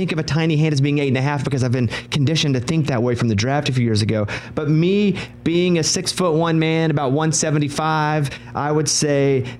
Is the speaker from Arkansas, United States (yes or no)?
yes; Arkansas, United States; Jerry Jones has been so kind to me because I'm from Arkansas, and he took us in.